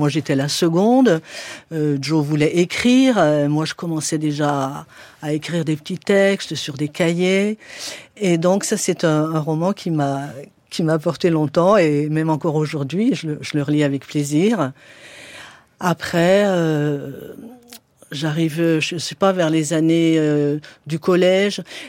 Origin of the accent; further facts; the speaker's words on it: Saint-Claude, Bourgogne-Franche-Comté, France; born there; je suis née dans le Haut-Jura, mais dans une petite ville ouvrière de fond de vallée, un peu sombre.